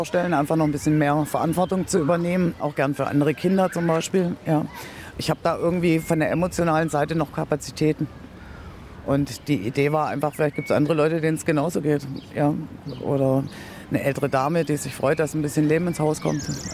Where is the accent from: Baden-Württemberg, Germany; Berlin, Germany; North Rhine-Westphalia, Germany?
Baden-Württemberg, Germany; Stuttgart; born there; moved away as an adult; ich lebe seit 20 Jahren hier in der Ecke und komme gebürtig aus Stuttgart.